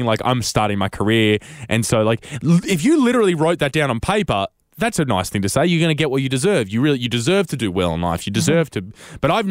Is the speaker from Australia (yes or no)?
yes; Tasmania, Australia; people I grew up with around Tasmania.